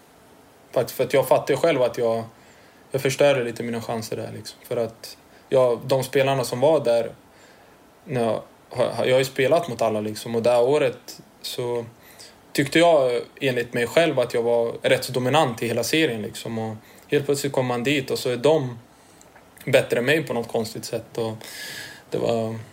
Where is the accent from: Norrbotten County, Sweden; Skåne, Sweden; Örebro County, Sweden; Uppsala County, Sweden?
Örebro County, Sweden; Örebro; på grusplaner i Vivalla och Boronbacken där jag är ifrån.